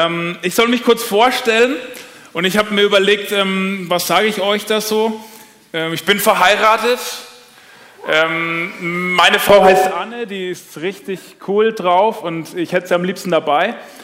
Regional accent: Schweinfurt, Bavaria, Germany; Ich komme aus Schweinfurt. Das ist so eine mittelschöne Industriestadt im Norden von Bayern.

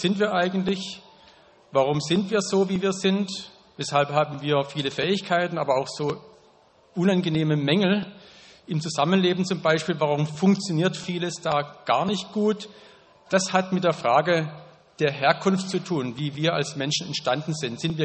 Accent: Klosterreichenbach, Baden-Württemberg, Germany; Ich komme aus dem Nordschwarzwald, aus dem Murgtal, genauer gesagt aus Kloster Reichenbach.

